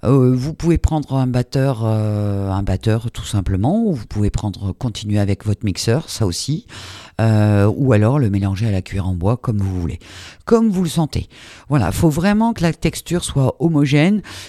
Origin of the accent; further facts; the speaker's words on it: France; Je suis française, donc j'ai dit ranch.